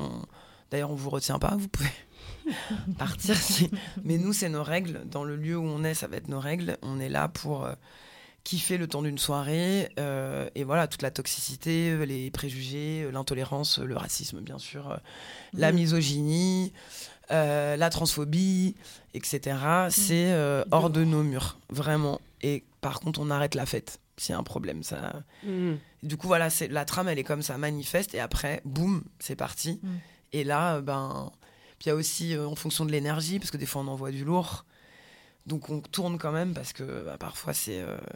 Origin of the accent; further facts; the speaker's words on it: Île-de-France, France; on est nés ici, hein, on est des produits de banlieue hein, quand même, un peu, pure produits de banlieue parisienne